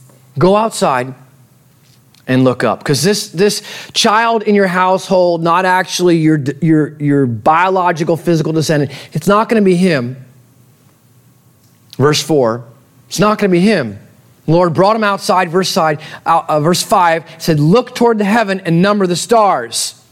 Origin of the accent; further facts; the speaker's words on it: New Jersey, United States; Yeah, I'm from Jersey.